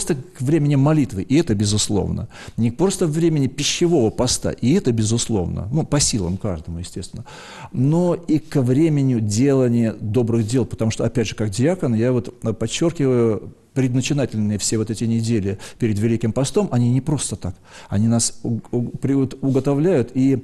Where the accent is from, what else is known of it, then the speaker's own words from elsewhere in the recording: Sevastopol, Crimea, Ukraine; now in Saint Petersburg, Russia; Я счастлив, что я из Севастополя в 78 году сюда приехал и являюсь теперь частью Петербурга.